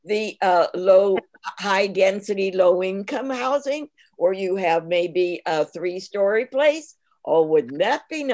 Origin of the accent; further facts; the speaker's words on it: Mission Viejo, California, United States; well, I'm from Mission Viejo. I'm far from Anaheim Hills. What good would I do?